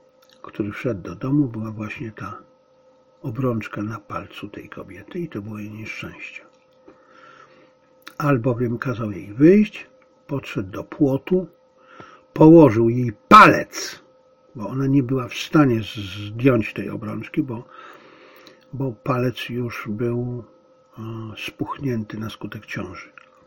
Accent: Zabrze, Silesian Voivodeship, Poland; przed moim urodzeniem moje ukochane Zabrze nazywało się Hindenburg. I kiedy byłem dzieckiem, dorastałem na poły w niemieckim Zabrzu. Jeszcze w niemieckim Zabrzu. W niemieckim otoczeniu. Wśród niemieckich Ślązaków.

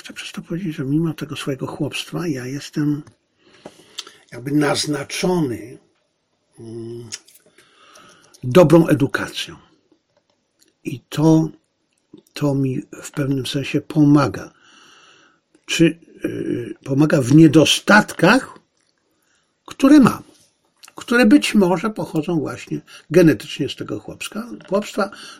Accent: Zabrze, Silesian Voivodeship, Poland; born there; Ale Bóg mi dał to szczęście, że urodziłem się w ciekawym miejscu, w interesującej rodzinie, w Zabrzu.

